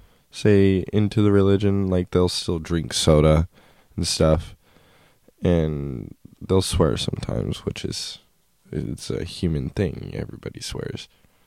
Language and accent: English; Utah, United States; I grew up in Utah, and the Mormon church is very manipulative in every way